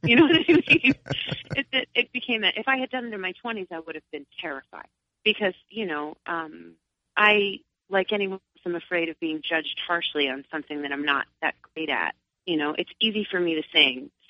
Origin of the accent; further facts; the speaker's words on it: New York, United States; I grew up in Long Island and then moved to New York City. So when I moved up here, I couldn't believe how different the night sky looks.